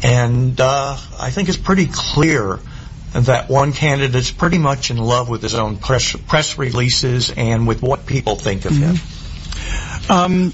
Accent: Tyler, Texas, United States; My Baptist values. I was raised in Tyler. So actually, I knew a lot of Baptist values.

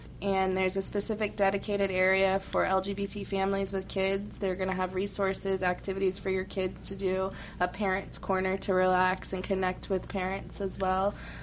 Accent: Leander, Texas, United States; I grew up outside Austin in Leander.

